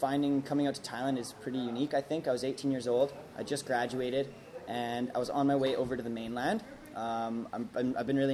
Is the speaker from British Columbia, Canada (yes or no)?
yes; Salmon Arm, British Columbia, Canada; born there; was born in Canada. I was born in a place called Salmon Arm, British Columbia.